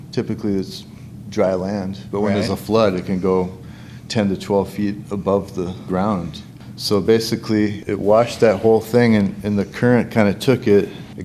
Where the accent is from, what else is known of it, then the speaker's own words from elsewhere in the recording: Winona, Minnesota, United States; Because I'm from here. I'm from Winona.